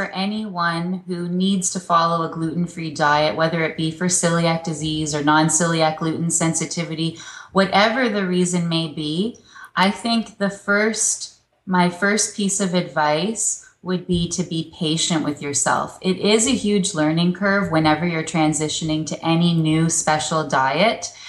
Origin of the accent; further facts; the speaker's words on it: Toronto, Ontario, Canada; There was only one food manufacturer in Canada. I grew up in Toronto.